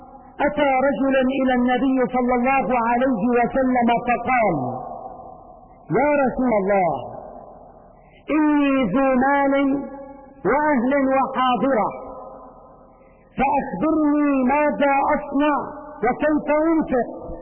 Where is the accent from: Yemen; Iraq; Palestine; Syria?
Syria; نحن كسوريين نعاقب اليوم بحصار اقتصادي مخيف وفظيع